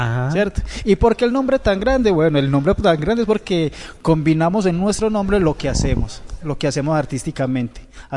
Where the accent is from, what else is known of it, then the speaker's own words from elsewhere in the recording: Antioquia, Colombia; Yo sí soy paisa.